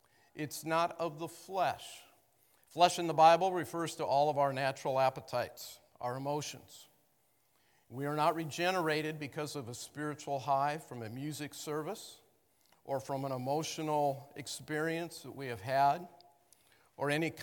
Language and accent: English; United States; born there; of course I'm a Christian. I was born in America.